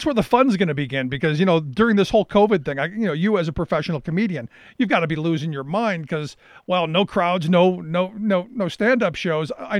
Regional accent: Cleveland, Ohio, United States; I grew up in Cleveland, which was at the time, you know, back in the 70s, was a very racially segregated city.

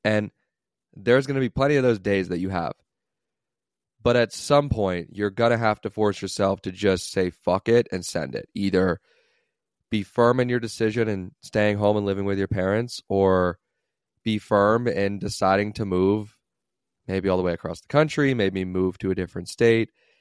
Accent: Pittsburgh, Pennsylvania, United States; moved away as an adult; now in Miami, United States; I don't want to pay rent in the city I grew up in Pittsburgh. Let's just go to Florida, live in Miami for

